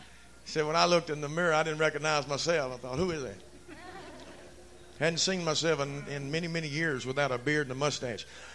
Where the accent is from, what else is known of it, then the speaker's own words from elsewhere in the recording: Texas, United States; Hey, man. I'm from East Texas, man.